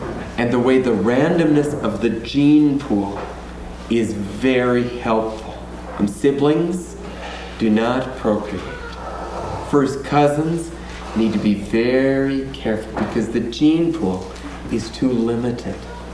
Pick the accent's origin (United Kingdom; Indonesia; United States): United States; South Dakota; I grew up in South Dakota. My first call was in South Dakota.